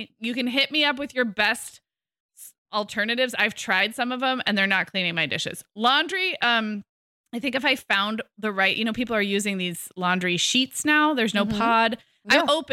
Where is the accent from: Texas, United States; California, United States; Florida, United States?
California, United States; And I'm a Californian. We all grew up in droughts in the 90s